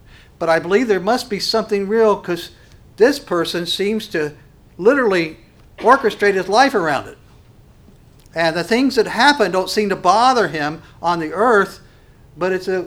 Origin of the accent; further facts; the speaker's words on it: Monongah, West Virginia, United States; I'm from West Virginia, so it would be back to Monongah, West Virginia.